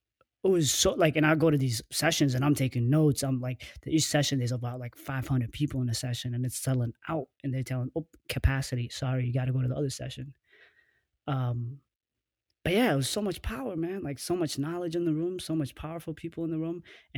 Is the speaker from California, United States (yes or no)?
no; Minnesota, United States; I'm from Minnesota, so growing up here, you never really see that many black people moving like that.